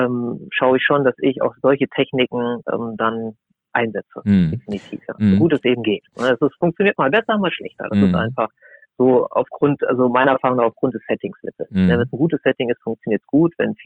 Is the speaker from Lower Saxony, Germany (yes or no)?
yes; Lower Saxony, Germany; Ich bin in der Nähe von Braunschweig aufgewachsen